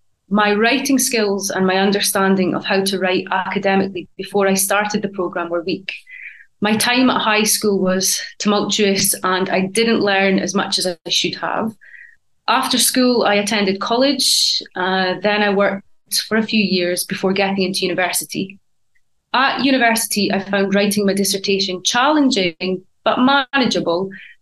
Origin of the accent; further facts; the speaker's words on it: Scotland, United Kingdom; now in China; I am from Scotland